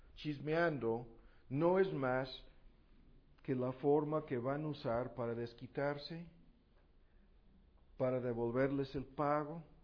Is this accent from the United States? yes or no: yes; United States; Spanish is a second language; Eso es lo que somos los gringos, ¿no?